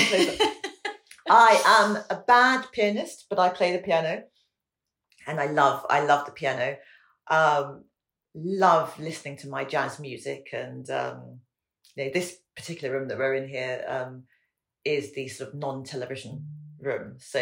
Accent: England, United Kingdom; now in United States; I always joke that I'm more English in America than anywhere else.

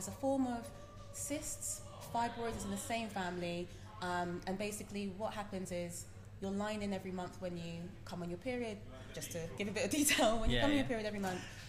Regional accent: Ghana; I come from Ghana originally.

